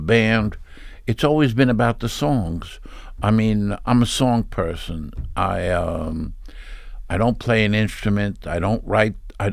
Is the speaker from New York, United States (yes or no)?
yes; New York City, New York, United States; We grew up in Brooklyn, and I lived with my sister and my parents in a 2-bedroom apartment.